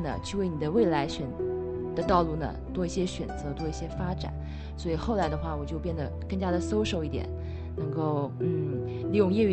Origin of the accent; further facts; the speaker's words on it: China; 我刚去的时候呢，也是走这个我们中国人的传统路线